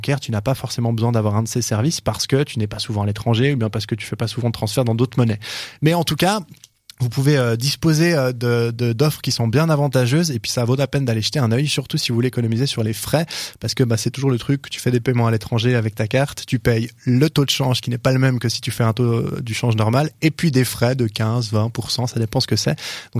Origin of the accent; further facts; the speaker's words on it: Switzerland; Pour revenir chez nous en Suisse, on a Neon qui est arrivé plus récemment.